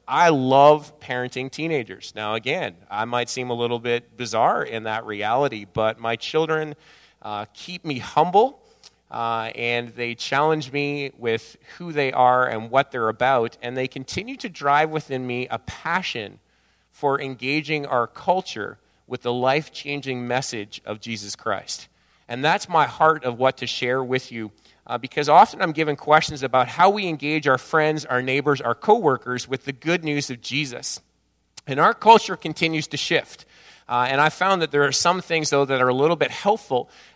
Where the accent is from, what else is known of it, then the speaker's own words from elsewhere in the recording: Brampton, Ontario, Canada; I grew up in Brampton, and my friends all lived in Oakville and Burlington, and if you know the GTA down there, that was about 40, 45 minutes away.